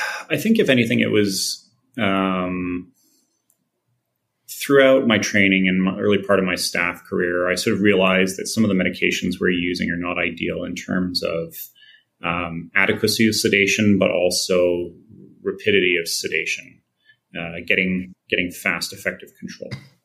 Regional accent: Vancouver, British Columbia, Canada; also born or lived in Ontario / Quebec; And I'm originally from Vancouver and did a lot of my training in sort of central Canada and Ontario and Quebec, and then managed to make my way back out west a few years ago.

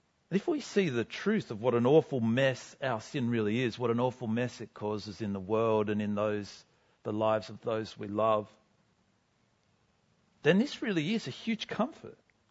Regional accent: Kiama, New South Wales, Australia; Now, growing up in Kiama, where I grew up, I've got to admit, I didn't really get this metaphor.

